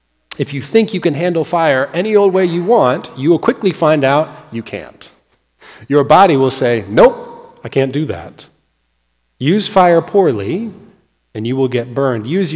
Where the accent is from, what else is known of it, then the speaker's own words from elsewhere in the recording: California, United States; I grew up in California, lived there for many years, forest fires are always a problem.